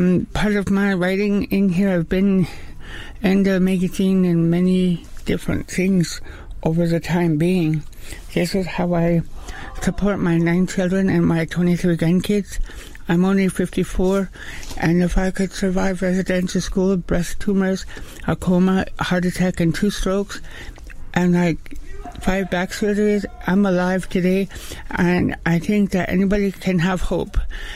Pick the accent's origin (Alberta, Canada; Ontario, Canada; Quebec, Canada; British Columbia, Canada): British Columbia, Canada; Thompson-Okanagan; now in Vancouver, Canada; I'm an Indian princess from Thompson, Okanagan. I've lived in Vancouver since 1980s, early 80s.